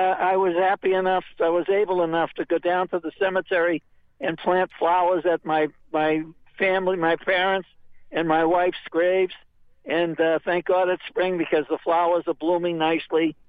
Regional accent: Somerville, Massachusetts, United States; That was a wonderful time and a great experience for us kids growing up in Somerville.

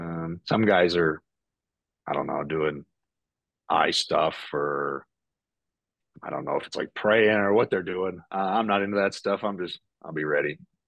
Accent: Winnipeg, Manitoba, Canada; where I grew up in the prairies, I grew up in Winnipeg

